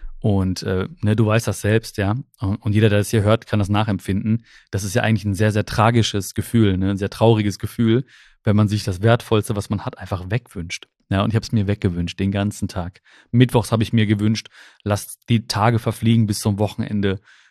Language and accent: German; Germany; born there; Also, ich bin ja die erste Generation, die hier in Deutschland geboren ist. Meine Eltern kommen aus Indien, aus Kerala, aus dem südindischen Kerala. Und meine Mama kam mit 17 Jahren hier rüber. Da gab's, also ich bin hier gerade im Ruhrgebiet in Hagen.